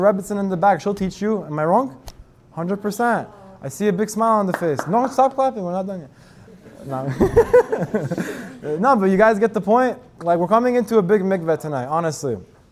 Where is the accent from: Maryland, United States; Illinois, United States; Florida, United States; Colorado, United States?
Florida, United States; Miami; I'm from Miami, so I'm not used to it. It's probably in Miami at 6.